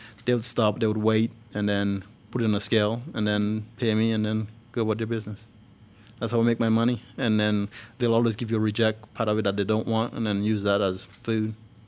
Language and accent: English; Dominica; I am 32, and I'm from Dominica, down there in the Caribbean, West Indies. It's 290 square miles. I was raised in the Carib territory. Dominica is an independent island. There's a reservation for the Carib people, and I'm part of that tribe.